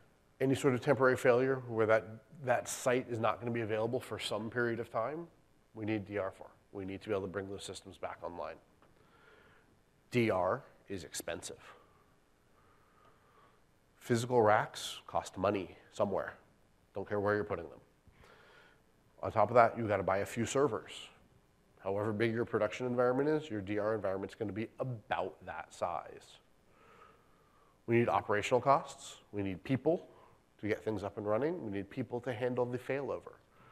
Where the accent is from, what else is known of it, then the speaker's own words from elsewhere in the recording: California, United States; I'm from California. We have these annoying things called earthquakes.